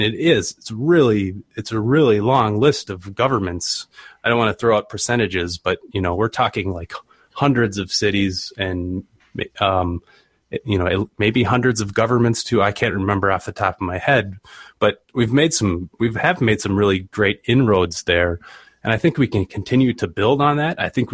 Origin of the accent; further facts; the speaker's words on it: Minnesota, United States; I live now in Minnesota, and I'm from Minnesota.